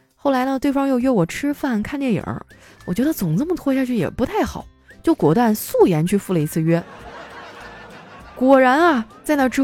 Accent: Northeast China, China; 我们东北人天生就自带搞笑基因。

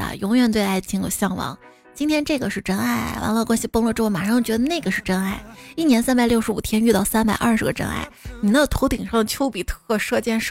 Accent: Northeast China, China; 我是标准的东北人，父母也在东北，我很大概率不会去广州定居

